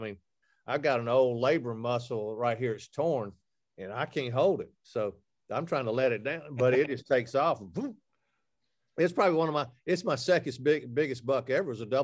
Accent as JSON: {"language": "English", "region": "Alabama", "country": "United States", "said": "And people, you know, I'm from Alabama. We're hunting 35 foot up in the tree and these deer still look up."}